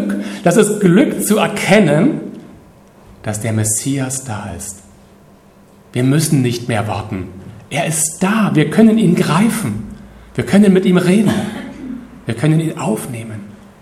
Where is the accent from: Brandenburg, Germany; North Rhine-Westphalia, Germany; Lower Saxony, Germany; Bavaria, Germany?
Brandenburg, Germany; Guben; in meiner Heimatstadt Guben